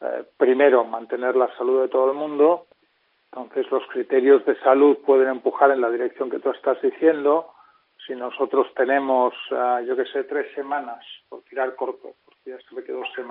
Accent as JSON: {"language": "Spanish", "country": "Spain", "said": "a mí, como español"}